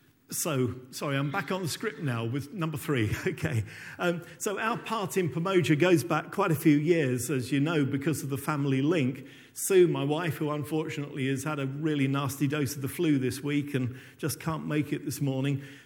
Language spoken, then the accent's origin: English; East of England, United Kingdom; now in Kenya; I was born and brought up in East Anglia, so I don't do hot and sticky very well.